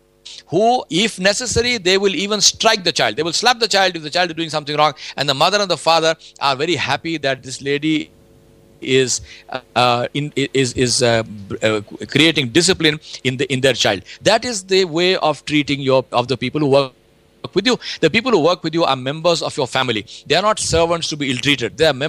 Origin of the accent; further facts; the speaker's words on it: India; We grew up in India.